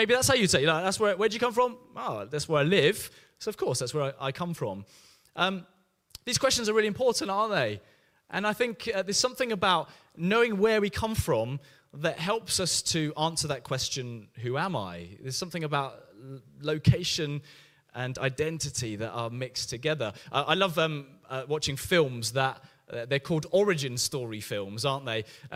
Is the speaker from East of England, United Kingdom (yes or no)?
yes; Cambridge, East of England, United Kingdom; So when people say, where do you come from? I say Cambridge, even though I haven't lived there for ages and have lived most of my life elsewhere.